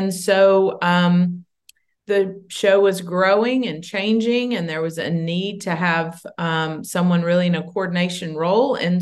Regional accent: Martinsville, Virginia, United States; I grew up in Martinsville, Virginia, nice furniture, little furniture city in Virginia.

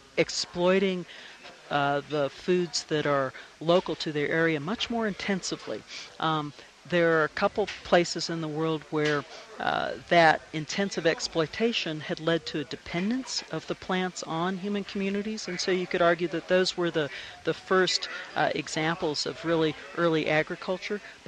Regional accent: Bloomington, Indiana, United States; I'm from Bloomington, Indiana, and the ice sheets at the height of the last ice age stretched to within 10 miles of where I live today.

